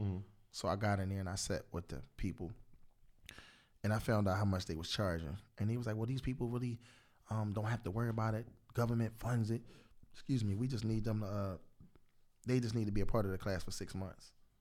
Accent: Philadelphia, Pennsylvania, United States; I'm on the West Coast. I'm from North Philly.

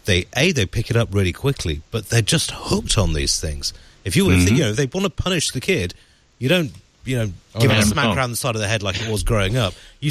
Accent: United Kingdom; it's kind of like the first time as a Brit when I first tasted New York pizza

